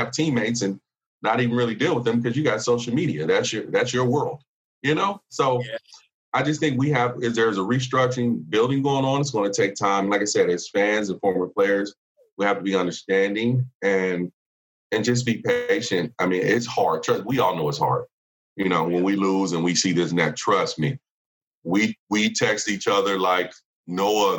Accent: Phoenix, Arizona, United States; I'm from Phoenix. I'm from South Phoenix. I grew up 15 minutes, 20 minutes from your campus.

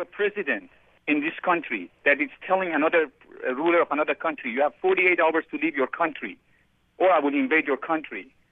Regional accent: Iran; I'm from Iran.

